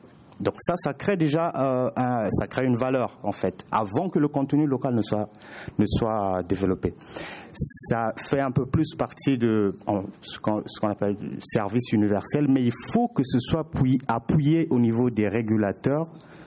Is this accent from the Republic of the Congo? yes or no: yes; Republic of the Congo; Je viens du Congo Brazzaville